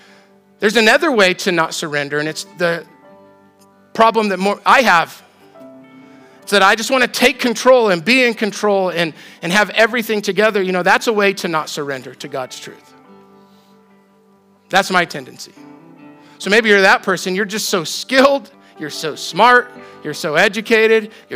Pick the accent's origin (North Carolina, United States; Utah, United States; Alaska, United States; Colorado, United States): Colorado, United States; Yesterday, I went on the long drive to my hometown in Southern Colorado